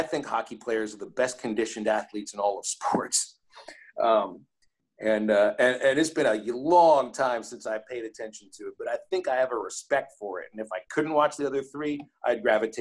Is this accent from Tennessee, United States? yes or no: no; Pittsburgh, Pennsylvania, United States; Growing up in Pittsburgh, Mario Lemieux was my true sports idol.